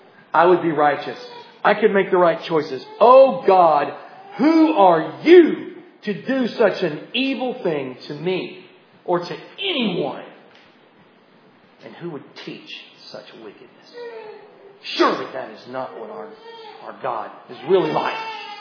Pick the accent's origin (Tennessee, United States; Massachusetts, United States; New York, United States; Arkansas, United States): Tennessee, United States; I am from Tennessee.